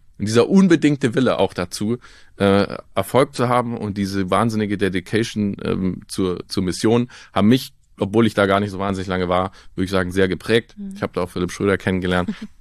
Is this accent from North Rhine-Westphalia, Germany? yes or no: no; Baden-Württemberg, Germany; Ich bin auch meine Kindheit im Schwarzwald verbracht, in the middle of nowhere.